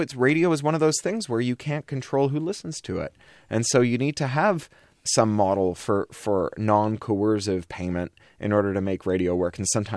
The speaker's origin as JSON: {"language": "English", "town": "Toronto", "region": "Ontario", "country": "Canada", "tie": "born or raised there", "said": "I grew up in Toronto, which is a very multicultural city"}